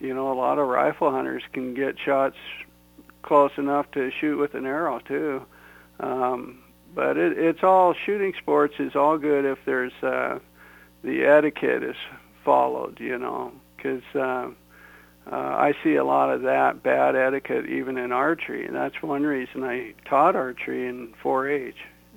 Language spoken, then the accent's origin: English; Vancouver, British Columbia, Canada; Well, I spent most of my time outside the house, even when I was grounded.